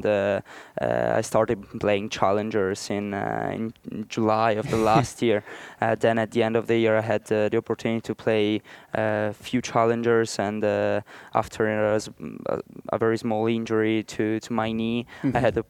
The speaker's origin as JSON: {"language": "English", "country": "Italy", "second_language": "English", "said": "I'm from Italy"}